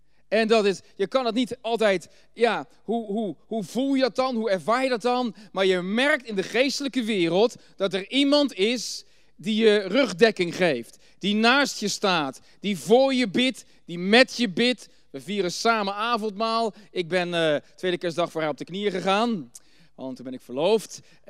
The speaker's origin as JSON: {"language": "Dutch", "country": "Netherlands", "said": "Want ja, ik ben een Nederlander en ik geloof niet in Allah, want ik geloof in de profeet Isa"}